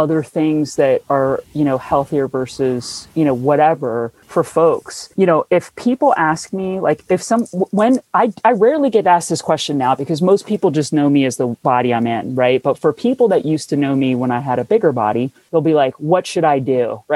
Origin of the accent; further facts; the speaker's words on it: New Jersey, United States; People around here say pop. I'm from New Jersey. If you say pop, someone punches you in the face.